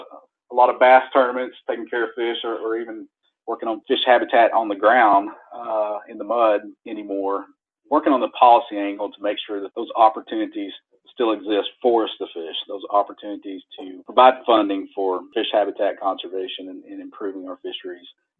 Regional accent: Arkansas, United States; growing up in South Central Arkansas, we catch mostly warm water species.

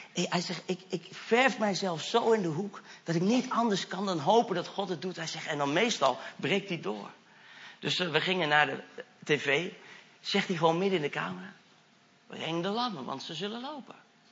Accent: Netherlands; Ik weet dat ik als Nederlander soms wat hoogdravend ben, zeg maar, vergeleken bij het gemiddelde.

